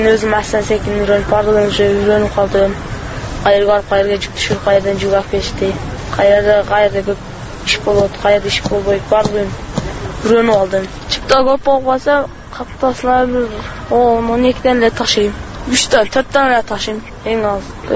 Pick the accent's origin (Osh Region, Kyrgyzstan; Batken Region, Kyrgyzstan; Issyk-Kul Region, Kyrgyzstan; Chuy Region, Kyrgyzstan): Osh Region, Kyrgyzstan; Butalyk; Алайдан келдим, Буталык айылынан.